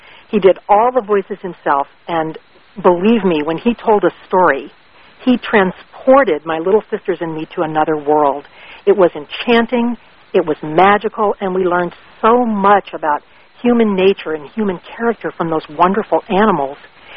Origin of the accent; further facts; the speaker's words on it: Baton Rouge, Louisiana, United States; President and General Manager of Cox Communications in Baton Rouge, Louisiana, which happens to be my hometown.